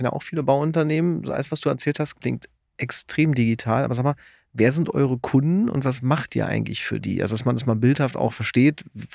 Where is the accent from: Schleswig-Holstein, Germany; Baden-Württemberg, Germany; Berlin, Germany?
Berlin, Germany; Ich als Berliner, der ja auch ab und zu Bahn fährt